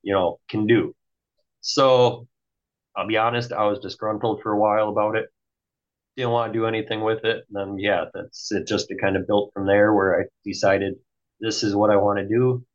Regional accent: Milwaukee, Wisconsin, United States; prior to moving to Northern Wisconsin, I grew up in the Milwaukee area.

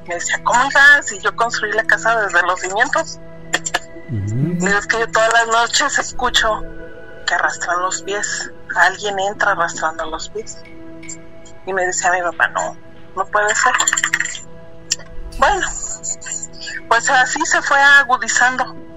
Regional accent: Jalisco, Mexico; now in Laguna Hills, United States; Soy de la Ribera de Chapala.

